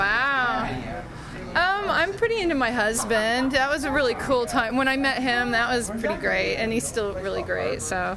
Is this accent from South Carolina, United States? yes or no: no; Orange, California, United States; also born or lived in Mission Viejo; Till I was about 10, Mission Viejo. Till I was about 20, Orange. Orange County.